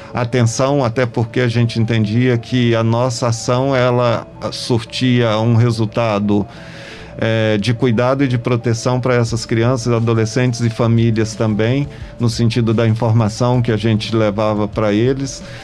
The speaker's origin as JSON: {"language": "Portuguese", "town": "Belo Horizonte", "region": "Minas Gerais", "country": "Brazil", "said": "eu sou mineiro, vim diretamente de Belo Horizonte para poder desenvolver esse projeto"}